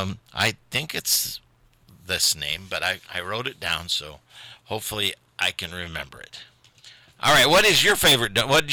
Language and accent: English; Indiana, United States; Heavyset kid covers it. And, yeah, I'm from Indiana.